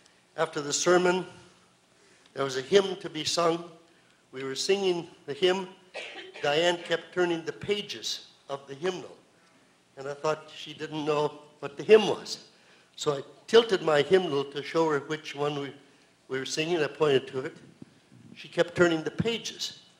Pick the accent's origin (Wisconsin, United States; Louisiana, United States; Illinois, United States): Wisconsin, United States; Superior; We're from Superior, Wisconsin, and she was concertmaster of the Duluth Superior Symphony for 39 years.